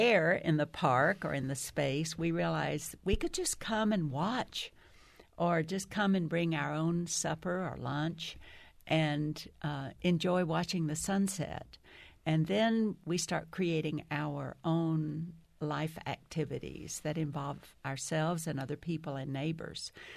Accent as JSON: {"language": "English", "town": "McKinney", "region": "Texas", "country": "United States", "tie": "born or raised there", "said": "And I grew up in McKinney, and we had sidewalks, but we all had front porches"}